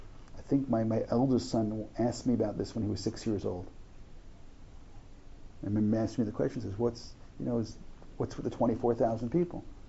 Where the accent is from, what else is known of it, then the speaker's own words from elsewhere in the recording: Brooklyn, New York, United States; I grew up in an Italian neighborhood in Brooklyn. So I feel closest to Italy. I grew up in Bensonhurst. Everyone was either Jewish or Italian.